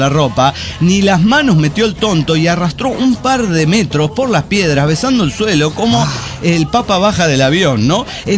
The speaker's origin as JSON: {"language": "Spanish", "region": "Potosí", "country": "Bolivia", "tie": "born or raised there", "said": "se recordó la gesta libertaria de Potosí. Mi ciudad natal."}